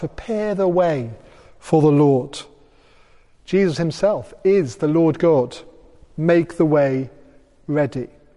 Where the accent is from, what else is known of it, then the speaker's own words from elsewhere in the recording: Holywell, Wales, United Kingdom; I remember growing up in Holywell